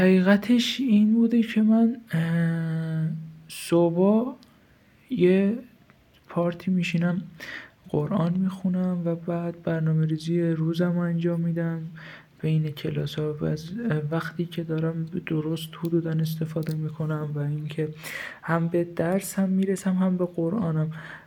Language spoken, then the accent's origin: Persian; Hamadan, Iran; also born or lived in Malayer; متولد 1384، محل تولدم ملایر بوده و یه دو سالی ملایر بودیم و بزرگ شده همدانم و حدودا دو سال بعد اینکه ملایر به دنیا اومده اومدیم همدان.